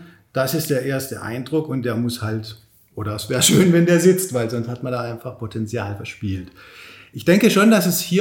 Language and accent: German; Baden-Württemberg, Germany; Ich freue mich natürlich auch, hier mal wieder in Pforzheim zu sein. Ich komme ja hier aus der Region